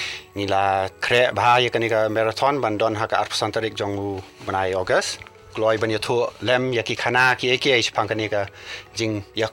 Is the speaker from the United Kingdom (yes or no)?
no; Mawlai, Meghalaya, India; I was born in Molai. Yes, back in 1964. My parents lived in Molai from 64 till 77. So my Khasi was like any Khasi boy from Molai.